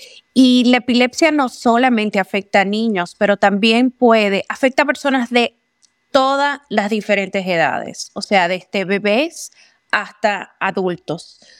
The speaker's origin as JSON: {"language": "Spanish", "country": "Dominican Republic", "said": "Yo soy originalmente de la República Dominicana y vine aquí a este país a entrenarme en cuanto a trastornos neurológicos y la epilepsia específicamente en niños"}